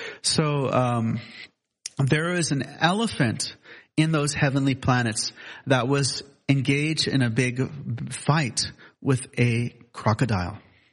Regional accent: United States; I grew up in America.

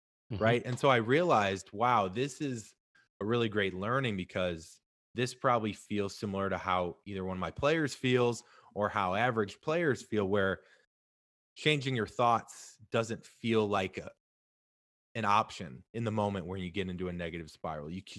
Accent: St. Louis, Missouri, United States; I'm from St. Louis originally, both be in town for something, and we were able to play together.

